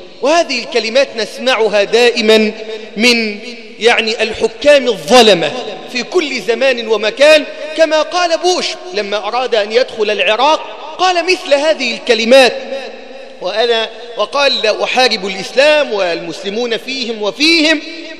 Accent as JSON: {"language": "Arabic", "country": "Egypt"}